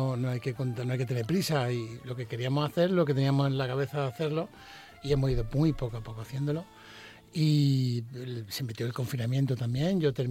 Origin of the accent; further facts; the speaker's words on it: Seville, Andalusia, Spain; yo me crié en la Carbonería, en Sevilla.